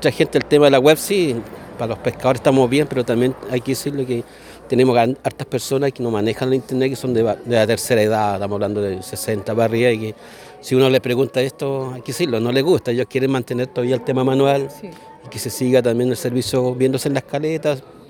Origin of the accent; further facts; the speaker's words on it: Gualeguay, Entre Ríos, Argentina; yo soy oriundo acá, nacido y criado.